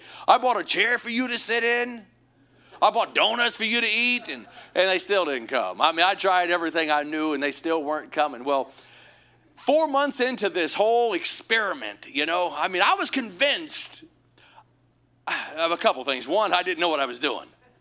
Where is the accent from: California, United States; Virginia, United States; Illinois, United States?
Illinois, United States; also born or lived in Missouri; So anyway, I was born in the Boot Hill of Missouri, spent most of my life in Illinois, but not in the cities.